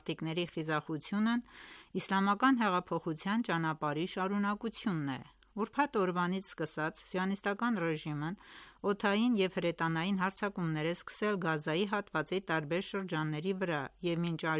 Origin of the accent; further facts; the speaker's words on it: Iran; Ես նույնպես, որպես իրանցի, մեծացել եմ այս մշակույթի մեջ